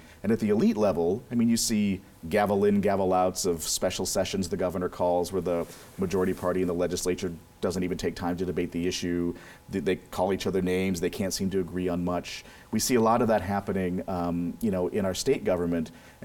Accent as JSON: {"language": "English", "region": "Minnesota", "country": "United States", "tie": "born or raised there", "said": "this time my home state Vikings will finally win again"}